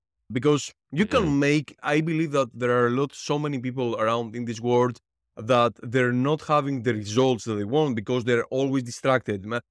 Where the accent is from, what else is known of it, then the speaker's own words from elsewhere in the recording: Greece; English is a second language; that accent as well because I'm Greek. No matter how good English I can speak, I can never phase out my accent.